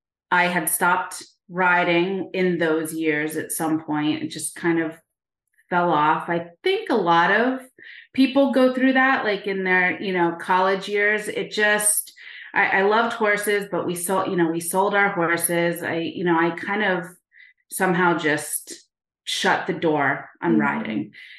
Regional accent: Nazareth, Pennsylvania, United States; So I'm from Nazareth, Pennsylvania, born and raised, went away to college, came back, been here ever since.

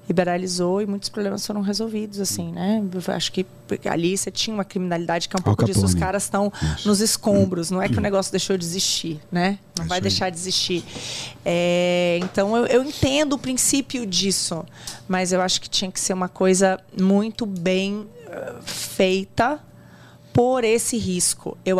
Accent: Brasília, Federal District, Brazil; Eu passei minha adolescência em Brasília

